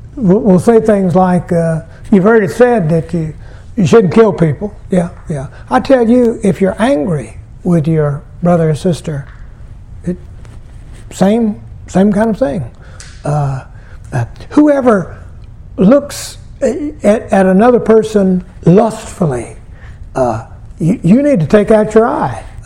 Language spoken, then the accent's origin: English; South Carolina, United States; this is when I give thanks to God that I'm from South Carolina and not from someplace like Minnesota. Because South Carolinians know we're wrong, okay?